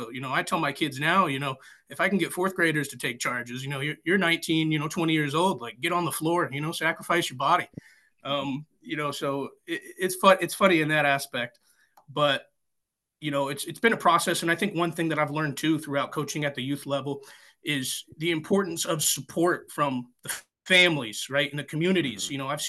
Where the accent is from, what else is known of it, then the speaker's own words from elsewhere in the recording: New England, United States; also born or lived in South; now in Midwest, United States; Originally, I was born down south, and then I grew up in New England, and now I'm coaching here in the Midwest.